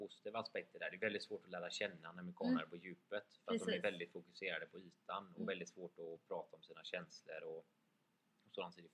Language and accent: Swedish; Sweden; så älskar jag att jag kommer från Sverige där man värderar.